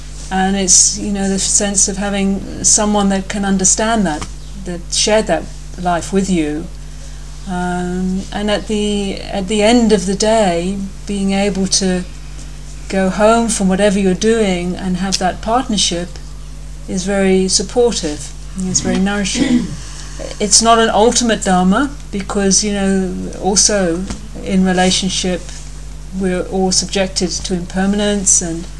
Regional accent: United Kingdom; So Kirisara's take on something as an American and mine from the UK, sometimes it's like different.

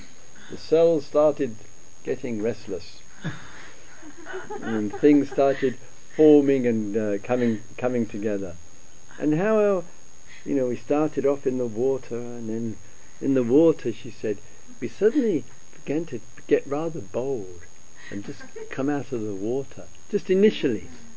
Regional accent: England, United Kingdom; we don't do that, we're English. But this is Totnes, we can do that.

